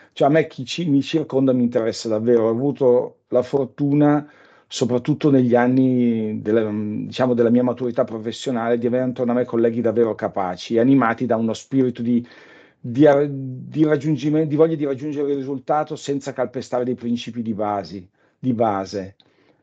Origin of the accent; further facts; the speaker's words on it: Turin, Piedmont, Italy; born there; io innanzitutto sono nato a Torino e questo secondo me ha un qualche valore per il carattere abbastanza peculiare di noi sabaudi